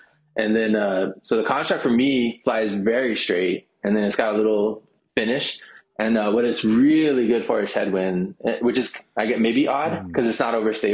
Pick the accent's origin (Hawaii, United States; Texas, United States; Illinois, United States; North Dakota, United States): Hawaii, United States; I'm from Hawaii, grew up in Hawaii, and so their art has a lot of Hawaii ties to it.